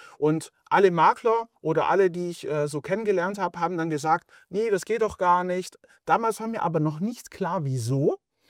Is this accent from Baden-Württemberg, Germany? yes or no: yes; Baden-Württemberg, Germany; now in Nuremberg, Germany; Also ursprünglich bin ich in der Nähe von Stuttgart aufgewachsen. Ich habe dann meine Frau kennengelernt und sie hat dann in Nürnberg gewohnt und darum bin ich dann zu ihr